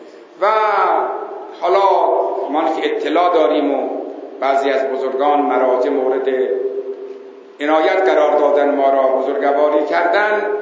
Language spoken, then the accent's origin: Persian; Sabzevar, Razavi Khorasan, Iran; ما هم گفتیم بابا ما اسمن قزوینی هستیم ولی واقعی ما اهل سرزوار مشهدیم، ما ترس نداریم.